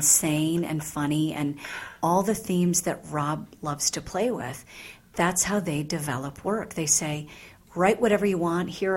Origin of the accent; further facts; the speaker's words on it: the South, United States; Oh, in the South, I'm from the South, Christian puppet ministries are huge.